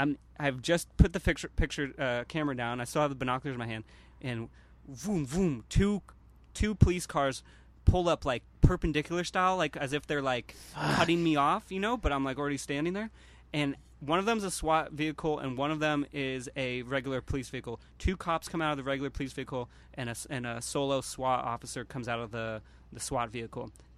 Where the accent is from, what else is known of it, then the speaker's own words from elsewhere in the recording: California, United States; So they asked me where I'm from. I say I'm from California.